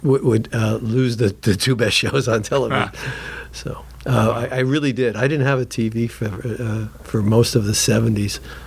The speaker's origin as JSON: {"language": "English", "region": "New York", "country": "United States", "tie": "born or raised there", "said": "Long Island."}